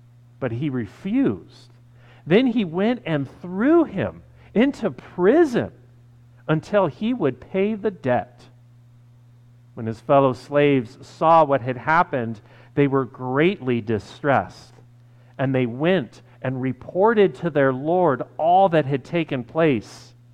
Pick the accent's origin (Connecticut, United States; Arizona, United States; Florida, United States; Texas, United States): Arizona, United States; Sedona; especially if you're in the high desert, like I was growing up in Sedona, Arizona.